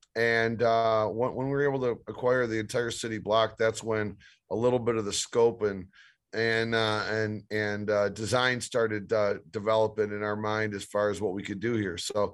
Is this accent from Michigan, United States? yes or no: yes; Detroit, Michigan, United States; Yeah, I mean, I grew up in Detroit, have a business out of the Detroit area, and still do.